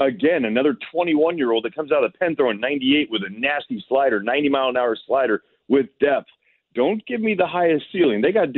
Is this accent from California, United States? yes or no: yes; California, United States; Bro, I am from California.